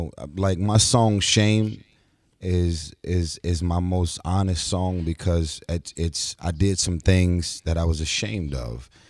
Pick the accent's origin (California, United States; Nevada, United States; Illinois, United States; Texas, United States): California, United States; Los Angeles; I feel like being born and raised in South Central